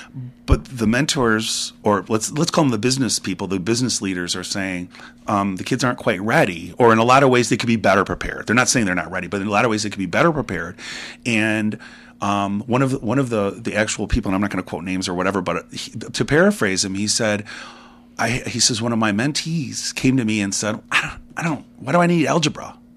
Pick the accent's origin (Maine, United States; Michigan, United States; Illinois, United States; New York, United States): Michigan, United States; Livonia; And I grew up in Livonia where grass was aplenty, you know, so whatever.